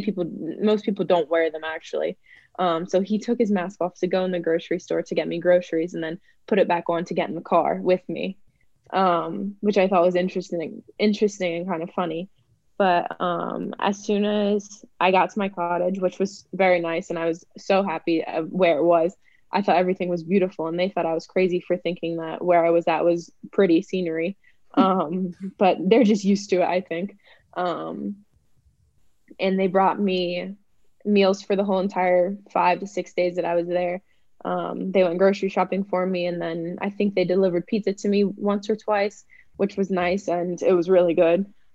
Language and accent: English; Ohio, United States; I'm like, maybe it's because I'm from Ohio, but I'm not sure.